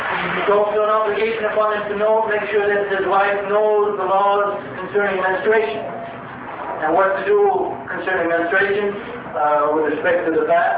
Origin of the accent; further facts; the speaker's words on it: Spain; Is it so important to scholars like probably a famous scholar from my home country, Spain? You'll notice in my lectures I quote lots of scholars from Spain for some reason.